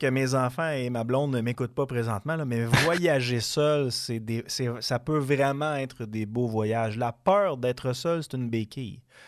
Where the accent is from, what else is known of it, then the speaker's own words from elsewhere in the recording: Quebec City, Quebec, Canada; puis moi, je venais de Québec.